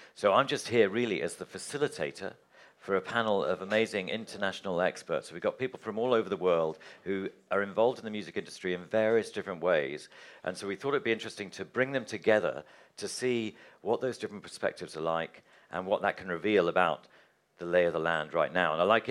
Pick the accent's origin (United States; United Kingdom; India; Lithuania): United Kingdom; London; I'm from London. I work in radio.